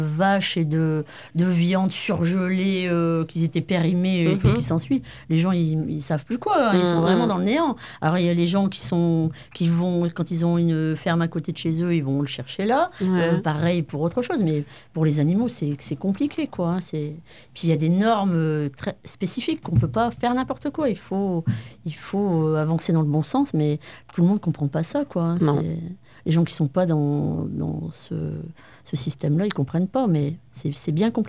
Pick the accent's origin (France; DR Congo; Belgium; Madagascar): Belgium; Marchienne, Hainaut; j'avais ma grand-mère qui habitait en face de chez moi, à Marchienne.